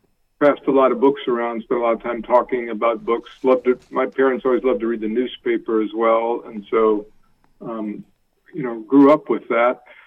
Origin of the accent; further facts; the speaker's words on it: Ames, Iowa, United States; also born or lived in Maquoketa, Iowa; And I grew up in Ames, but my secondary school was in Maquoketa, Iowa, and I just had wonderful teachers in high school and also at the university.